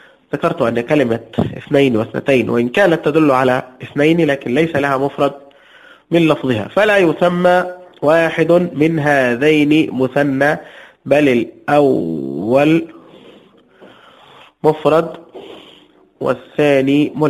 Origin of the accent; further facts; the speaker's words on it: Egypt; كان عندنا في مصر شيخ